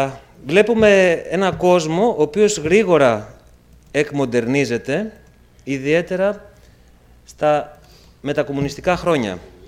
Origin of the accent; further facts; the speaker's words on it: Greece; Ήταν ενδιαφέρον ότι μας υποδέχτηκαν πάρα πολύ φιλικά στην Κούσλα, ειδικά όταν άκουσαν ότι είμαστε από την Ελλάδα.